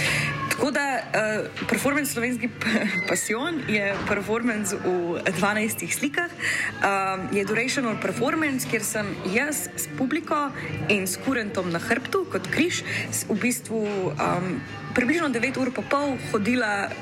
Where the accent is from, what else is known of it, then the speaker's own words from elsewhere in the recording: Maribor, Drava, Slovenia; first language Slovene; sem rojena, vzgojena Slovenka. To je moja domovina, jaz sem odraščala v Mariboru in v bistvu slovenščina je moj materinski jezik in ne poznam ničesar drugega.